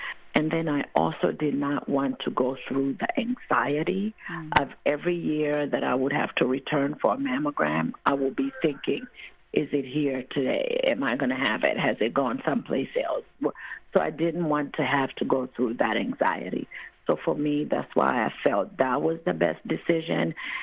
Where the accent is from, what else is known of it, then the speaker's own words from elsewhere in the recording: Tanzania; moved away; Well, I'm very thankful to be here, and I am from Tanzania